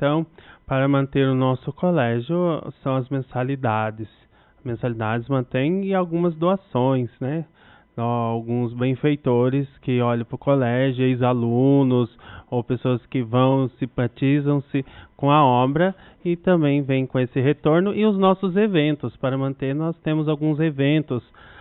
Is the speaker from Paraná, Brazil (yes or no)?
yes; Curitiba, Paraná, Brazil; also born or lived in Ivaiporã; Sou de Curitiba. Na verdade, eu nasci no norte do Paraná, numa cidade que se chama Ivaiporama, e com 2 anos fui para Curitiba. Então, quando me apresento, falo que eu sou de Curitiba.